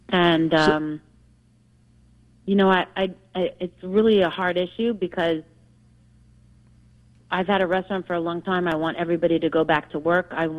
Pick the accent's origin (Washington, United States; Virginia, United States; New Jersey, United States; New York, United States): New York, United States; Manhattan; I grew up in Manhattan, so, you know, when I read an article about a place like Delmonico's or somewhere I've gone my whole life